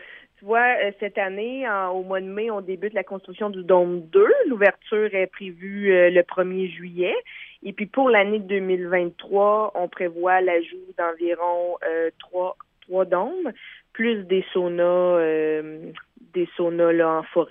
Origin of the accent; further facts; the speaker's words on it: Lac-Sainte-Marie, Quebec, Canada; je suis native du Lac-Sainte-Marie, puis j'ai toujours voulu réinvestir dans ma région